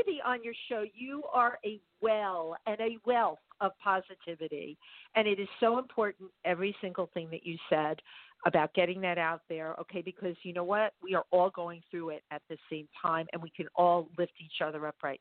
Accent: New York City, New York, United States; I grew up in the Bronx and they were like, what is this crazy little kid?

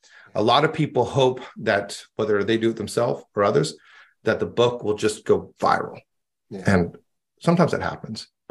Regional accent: Mexico; I grew up in Mexico.

